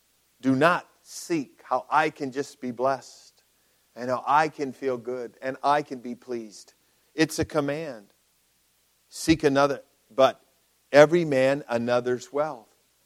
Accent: United States; As an American, when I go to China, I do not have all those rights while I'm a guest in their country.

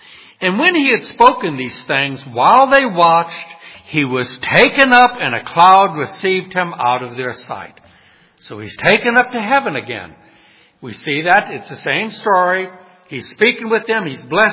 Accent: New Orleans, Louisiana, United States; Now, I'm from New Orleans. My whole life growing up, we'd go to those parades.

